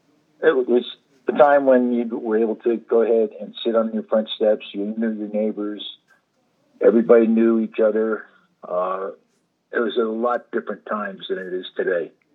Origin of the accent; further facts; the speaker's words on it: Albany, New York, United States; I was born in Albany, New York. Lived most of my years up there. As a youngster, around 7 years old, moved to Colony, New York. And after that, we moved to West Albany, New York.